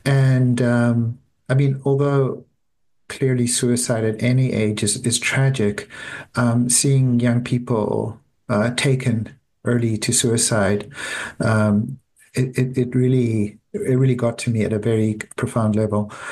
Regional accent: South Africa; So I grew up in South Africa. I went to medical school in South Africa. I'm the eldest of eight children and born in four countries on three continents.

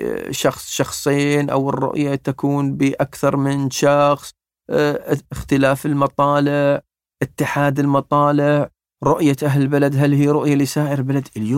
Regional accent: United Arab Emirates; تجد كل بيت عندنا في الإمارات لهم فتوى

